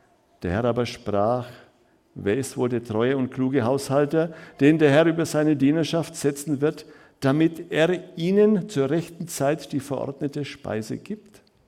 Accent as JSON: {"language": "German", "town": "Karlovy Vary", "region": "Karlovy Vary Region", "country": "Czechia", "tie": "born or raised there", "said": "Die Panzer rollten im Jahr 1968 durch meine Heimatstadt Karlsbad."}